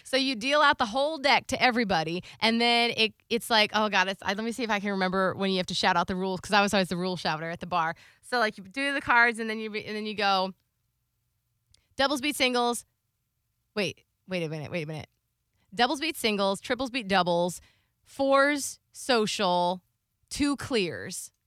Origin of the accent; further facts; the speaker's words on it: Florida, United States; Because I'm like, first of all, I'm from Florida. I did not have hiking gear.